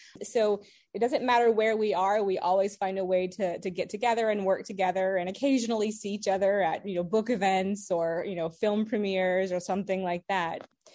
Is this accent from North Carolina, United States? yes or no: no; Bar Harbor, Maine, United States; I grew up, spent some time growing up in Bar Harbor.